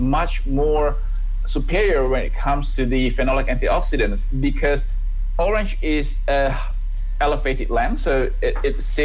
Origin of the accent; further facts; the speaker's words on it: Indonesia; English is a second language; moved away as an adult; now in Australia; because, you know, I was born and I grew up in Indonesia, I came to Australia as an international student.